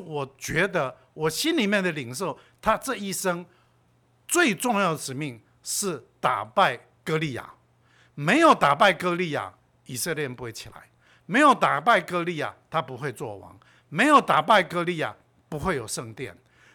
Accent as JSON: {"language": "Chinese", "country": "Taiwan", "said": "就是我们台湾话讲的"}